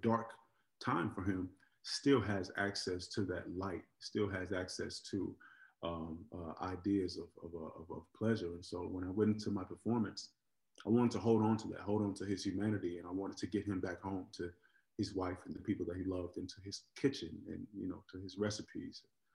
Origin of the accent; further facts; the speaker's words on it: Oakland, California, United States; I grew up in Oakland, California, and Bobby Seale in Oakland, California, he's a legend.